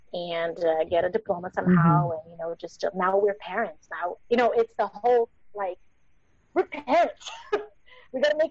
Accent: Brasília, Federal District, Brazil; English is a second language; also born or lived in Rio de Janeiro; the capital of Brazil, where we're from. I'm actually born in Rio de Janeiro, but I grew up in Brasília.

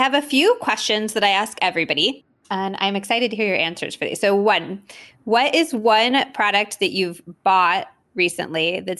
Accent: California, United States; now in New York, United States; I'm from California. I live in New York now. And I'm always like, should I move back to California

